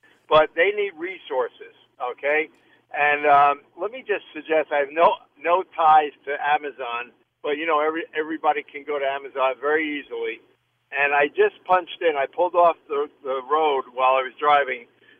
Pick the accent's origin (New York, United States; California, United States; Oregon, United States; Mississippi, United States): New York, United States; New York City; We were growing up in New York City area back in the 50s